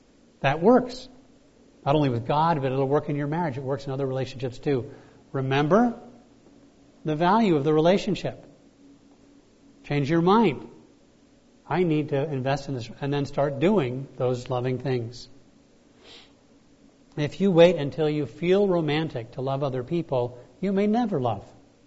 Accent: Bahamas; I grew up in the Bahamas.

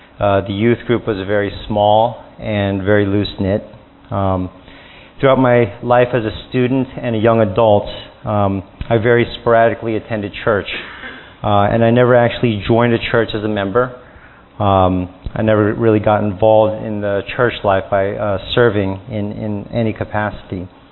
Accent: Hillsboro, United States; I grew up in Hillsboro, and I attended this high school.

